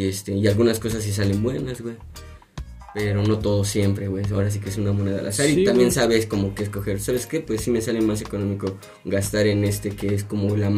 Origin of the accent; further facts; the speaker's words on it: Mexico; Es que nosotros somos Estados Unidos mexicanos.